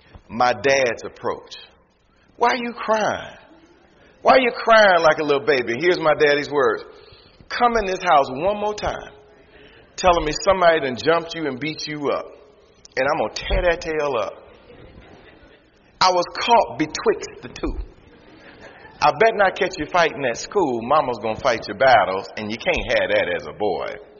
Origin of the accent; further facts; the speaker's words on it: Detroit, Michigan, United States; But one of the many things I remember about growing up in Detroit and the toughness that you had to have even as a child, and that was the fights.